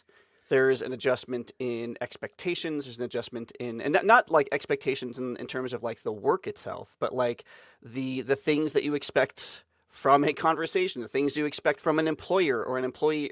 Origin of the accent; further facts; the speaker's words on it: United States; because growing up in the United States, it's almost part of the, I think, academic curriculum to conceptualize the United States as a melting pot